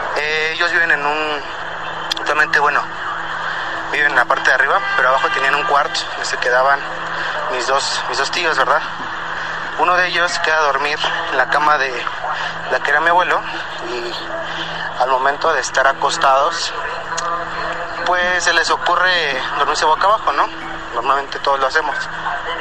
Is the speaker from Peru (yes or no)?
no; Mexico City, Mexico; actualmente tengo 24 años y, uh-huh, soy de la Ciudad de México.